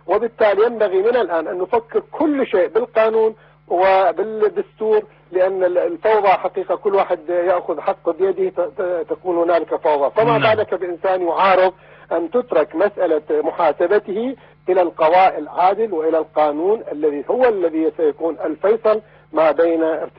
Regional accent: Iraq; أنا أستطيع أن أقول كعراقي وأدعو إلى وحدة جميع العراقيين،

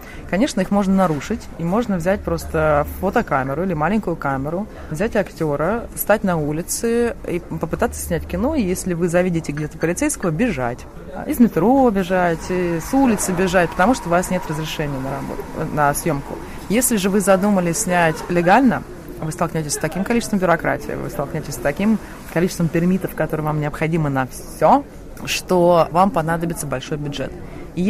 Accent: Russia; now in New York, United States; А все-таки я русский человек

